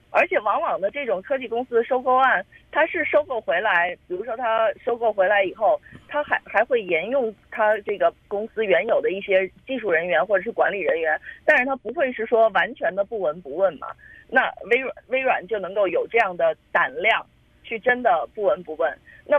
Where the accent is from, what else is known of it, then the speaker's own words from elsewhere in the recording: China; 这也很符合我们中国人的一句老话，是不是？